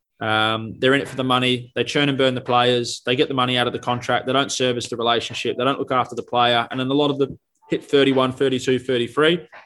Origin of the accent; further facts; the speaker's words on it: Australia; accent: Australian; now in England; What I'm an Australian guy landing in England. I don't know fucking anyone. I've got an Australian accent